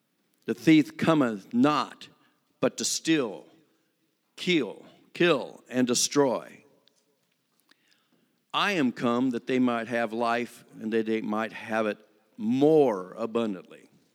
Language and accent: English; Ohio, United States; now in Concord, United States; I go to the fire church in Concord, North Carolina. I'm actually from Ohio, born and raised there.